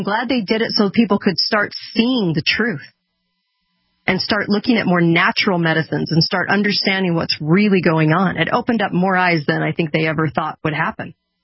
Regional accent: California, United States; growing up in California on the beach in Orange County, I didn't really learn anything.

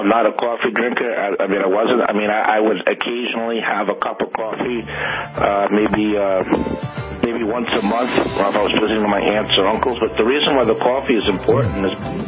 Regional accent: Peekskill, New York, United States; whereas I was from Westchester County in Peekskill.

